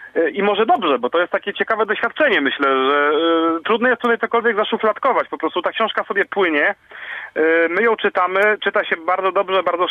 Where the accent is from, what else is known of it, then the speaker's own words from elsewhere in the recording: Tricity, Pomeranian Voivodeship, Poland; choćby jak się zmienia życie na Kaszubach tutaj u nas. Najbliższy przykład dla mnie z brzegu, bo jesteśmy z Trójmiasta.